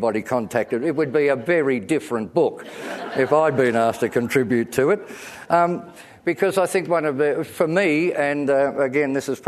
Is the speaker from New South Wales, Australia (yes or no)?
no; Melbourne, Victoria, Australia; I'm from Melbourne and this book already affronts me deeply. I was born in 19... and the year that... the year that the first Holden ran off the production line in Melbourne.